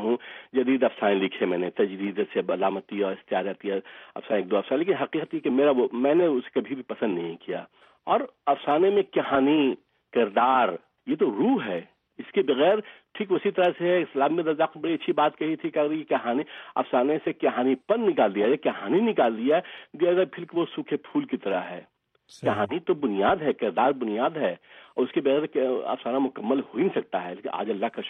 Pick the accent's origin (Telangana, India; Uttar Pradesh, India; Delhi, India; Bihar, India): Bihar, India; میرا تعلق بہار سے ہے اور بہار میں اردو دوسری سرکاری زبان ہے